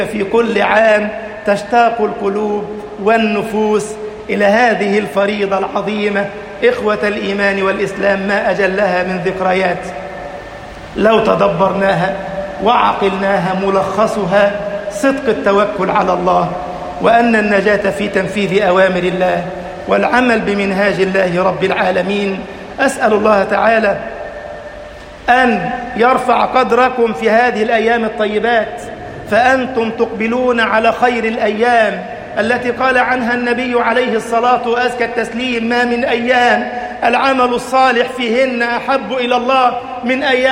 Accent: Egypt; اللهم اجعل بلدنا مصر أمنا أمانا، سخاء رخاء

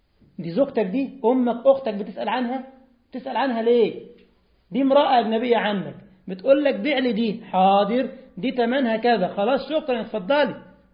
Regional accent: Egypt; عندنا في مصر لك شات يعني الاكله ما تحطه على النار ويتفحم

